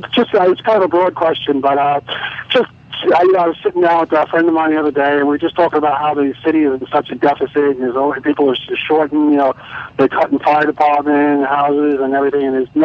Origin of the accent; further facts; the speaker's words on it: Rockaway, New York, United States; I'm actually from Rockaway, and we love you when you come down to the parade, the Rockaway Irish Parade.